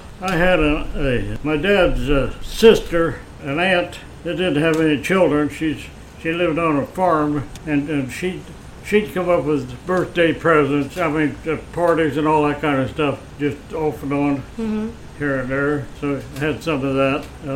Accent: Cambridge City, Indiana, United States; I grew up in Cambridge City, Indiana, yeah.

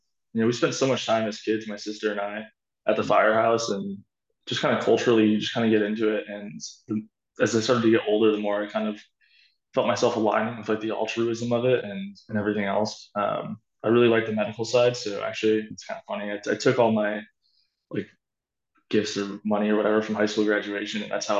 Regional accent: New England, United States; I grew up in New England, and that's where I was a firefighter in Connecticut.

